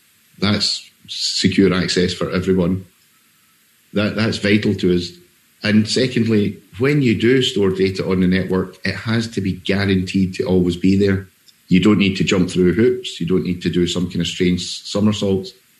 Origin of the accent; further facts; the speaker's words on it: Scotland, United Kingdom; but it's a good thing about being Scottish in one way. You're downtrodden by many other people, especially our neighbours.